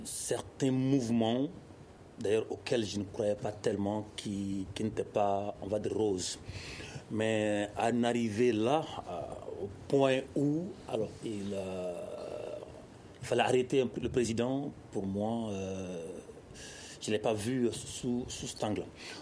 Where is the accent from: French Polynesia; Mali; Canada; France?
Mali; en tant que Malien, j'ai le cœur très meurtri